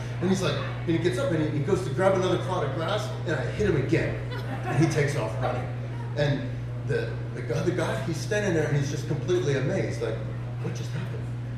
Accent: United States; I said, I'm an American.

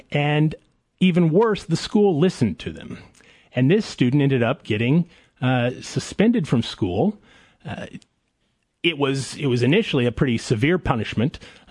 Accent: Tulsa, Oklahoma, United States; Yeah, this one was kind of fun because Tulsa is actually my hometown, and so this is the first opportunity I've had since joining the center to muzzle my local university.

